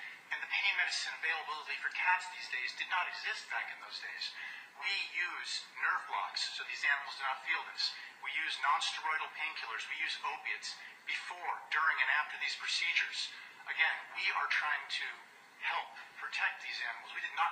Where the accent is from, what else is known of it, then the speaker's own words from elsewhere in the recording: Middletown, New Jersey, United States; I'm from Middletown, New Jersey.